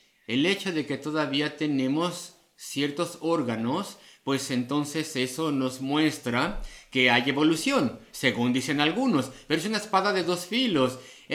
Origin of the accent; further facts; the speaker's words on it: Illinois, United States; en donde yo crecí en Illinois, hay un lugar